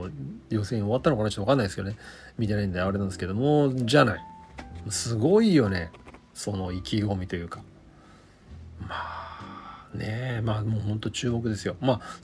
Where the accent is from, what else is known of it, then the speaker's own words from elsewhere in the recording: Saitama, Japan; 高校野球ね、埼玉、もう僕の出身校は